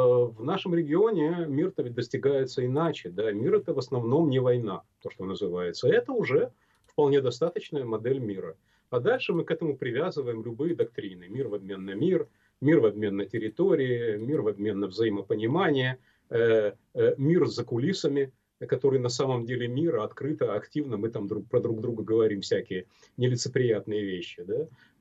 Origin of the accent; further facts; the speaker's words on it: Ukraine; я ведь родом из Украины